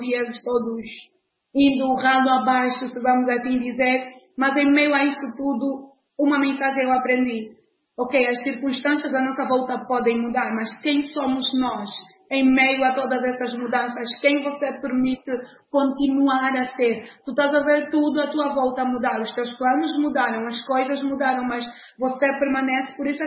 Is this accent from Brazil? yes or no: no; Angola; está falando agora já como angolana